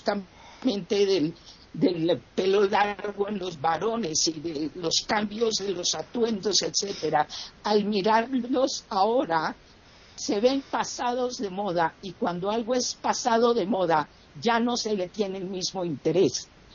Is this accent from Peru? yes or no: no; Colombia; aquí en mi país, en Colombia